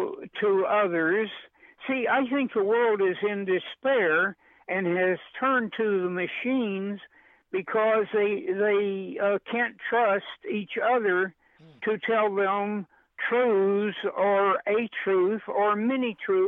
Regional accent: Pauls Valley, Oklahoma, United States; born there; I was born in Paul's Alley, Oklahoma.

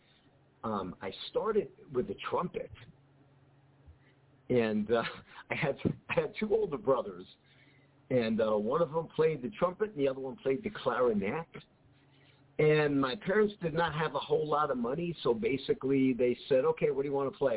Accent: Long Island, New York, United States; also born or lived in Seattle; now in Las Vegas, United States; So I'm originally from New York. I am a Long Islander.

